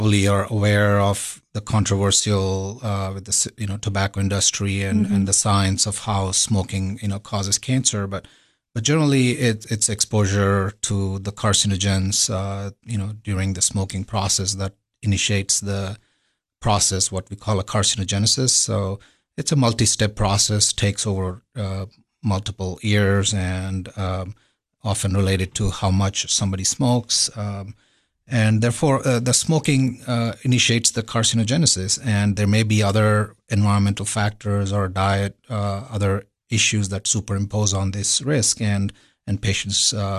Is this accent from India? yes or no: yes; India; moved away as an adult; now in United States; I grew up in India, did my medical school in New Delhi, and completed my residency and fellowship in oncology in New York